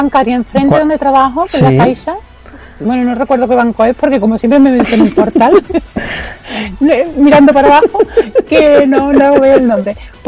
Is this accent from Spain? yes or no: yes; Spain; Pues yo soy española, ¿sabes?